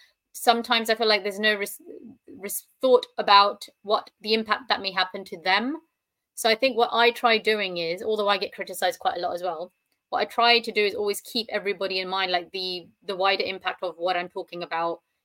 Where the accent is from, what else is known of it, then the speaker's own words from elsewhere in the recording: United Kingdom; parents were born in Pakistan, unfortunately, I have to say Pakistani background, but I see myself as British. I only have nationality of Britain.